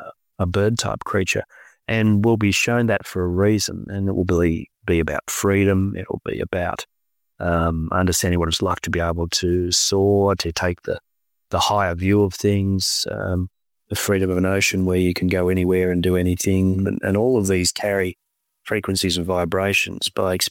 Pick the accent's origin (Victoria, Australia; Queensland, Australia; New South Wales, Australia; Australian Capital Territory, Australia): Victoria, Australia; Melbourne; here in my hometown of Melbourne